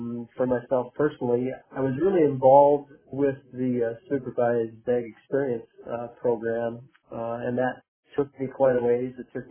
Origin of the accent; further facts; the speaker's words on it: Miller, South Dakota, United States; I'm from Miller, South Dakota, and I'm a farmer rancher full time.